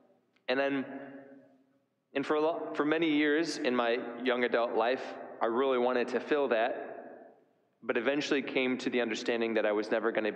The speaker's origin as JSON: {"language": "English", "town": "Lansing", "region": "Michigan", "country": "United States", "tie": "born or raised there", "said": "Many of you know that I grew up in Lansing and grew up with 2 siblings and a mom and dad who are still my heroes"}